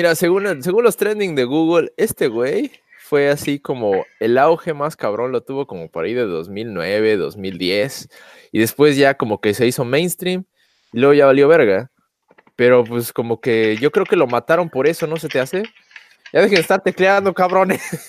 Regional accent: San Jose, California, United States; de San José, California.

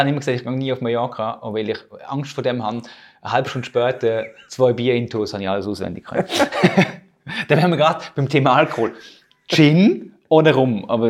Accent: Germany; now in Switzerland; mein Schweizerdeutsch ist ja nicht perfekt. Und das hat einen ganz bestimmten Grund. Ich bin im Deutschen aufgewachsen. Ich bin eigentlich Deutscher. Ich habe mittlerweile einen Schweizer Pass, für alle, die es wissen. Ich bin Papierli-Schweizer.

